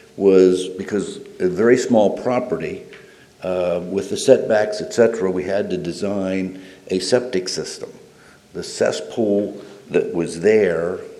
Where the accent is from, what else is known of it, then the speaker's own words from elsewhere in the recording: Reading, Pennsylvania, United States; Reading, Pennsylvania.